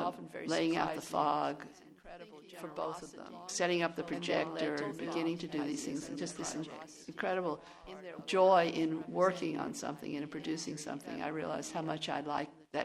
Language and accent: English; Nashville, Tennessee, United States; This morning I was talking to my friend Liz Worthen, whom I grew up with in Nashville